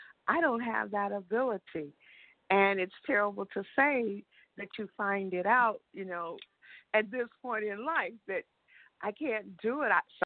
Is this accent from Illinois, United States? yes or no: yes; Chicago, Illinois, United States; and I'm from Chicago originally, and in my world, there were so many people, and I had no idea I was shy.